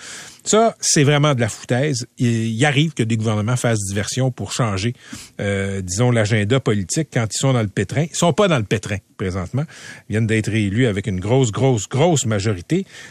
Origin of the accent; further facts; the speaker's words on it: Quebec, Canada; Quand on est québécois, depuis toujours